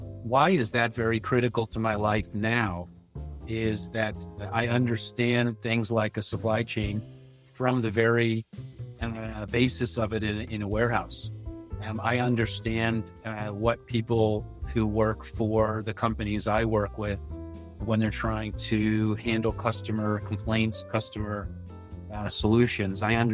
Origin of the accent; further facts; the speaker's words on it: United States; I'm originally an American, still an American